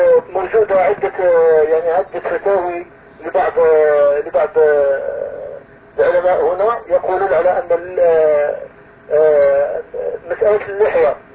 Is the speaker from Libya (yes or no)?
yes; Libya; ما هو احنا مشكلة في بلدنا انا من ليبيا.